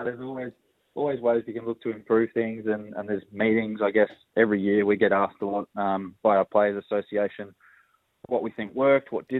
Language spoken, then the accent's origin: English; Australia; it's such a prime product and one that we love playing in as Australian cricketers